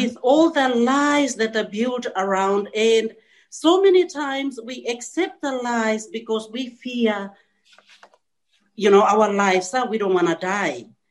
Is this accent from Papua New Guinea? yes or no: yes; Port Moresby, National Capital District, Papua New Guinea; I was born in the village, but when I was a little girl, I was raised in Port Moresby, the capital city of Papua New Guinea.